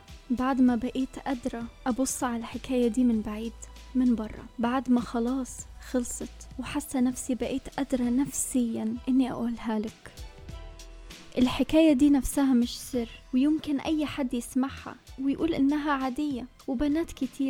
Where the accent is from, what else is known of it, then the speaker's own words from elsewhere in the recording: Egypt; moved away; بس في نفس الوقت كانوا متمسكين بعاداتنا وتقاليدنا كمصريين